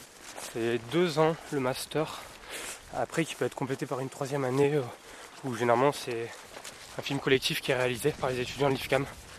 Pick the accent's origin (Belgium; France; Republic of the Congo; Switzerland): France; Provence-Alpes-Côte d'Azur; Je viens des Alpes du Sud. C'est pas du tout le même milieu, je suis pas du tout habitué à cette région